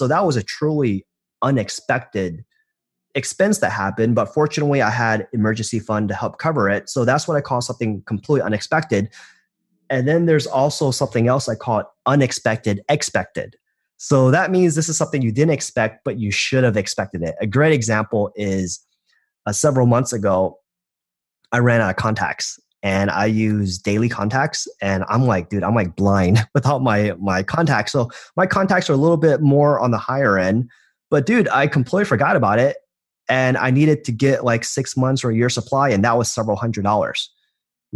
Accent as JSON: {"language": "English", "town": "Atlanta", "region": "Georgia", "country": "United States", "tie": "born or raised there", "also_born_or_lived": "New York City", "said": "I lived in Manhattan, and I recently moved to Atlanta to, you know, it's my hometown. I want to be closer to my family."}